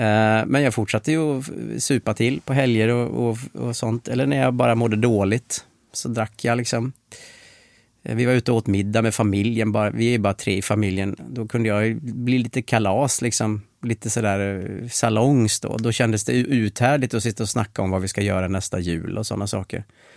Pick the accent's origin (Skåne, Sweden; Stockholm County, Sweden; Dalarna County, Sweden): Dalarna County, Sweden; Jag är från Dalarna från början, så att höra ihop med jorden och marken.